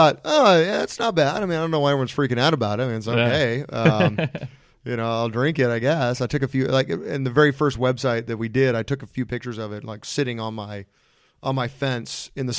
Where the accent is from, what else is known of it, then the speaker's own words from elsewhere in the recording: California, United States; I'm from California, so anything east of Colorado is just kind of out there